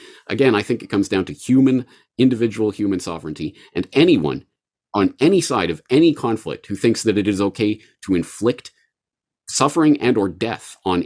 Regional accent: Canada; Certainly in the Western media that I grew up with in Canada, and the American media that I consumed

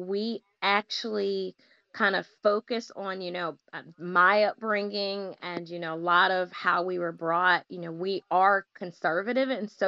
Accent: Greenville, North Carolina, United States; born there; But rural, I was born in Greenville. So maybe about I know it's maybe less than 100,000 people.

